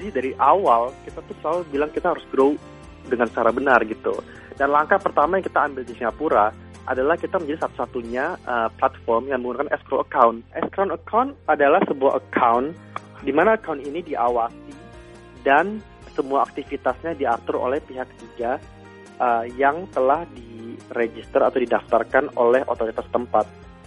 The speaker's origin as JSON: {"language": "Indonesian", "country": "Indonesia", "said": "saya berasal dari Indonesia."}